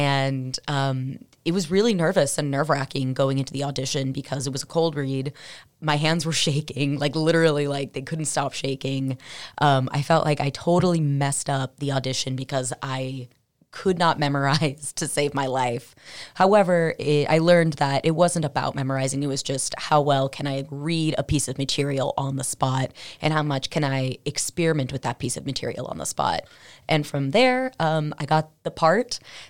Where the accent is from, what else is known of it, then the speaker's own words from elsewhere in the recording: California, United States; as a kid born and raised in California